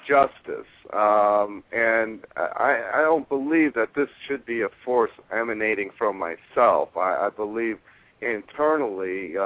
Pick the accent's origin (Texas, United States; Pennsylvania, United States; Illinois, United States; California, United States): Illinois, United States; Chicago; I'm from Chicago. I'm from Illinois.